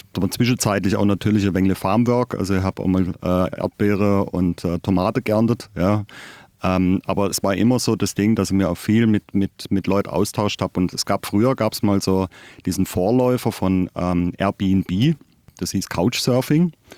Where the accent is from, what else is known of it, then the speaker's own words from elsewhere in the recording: Baden-Württemberg, Germany; Ich komme aus dem Black Forest.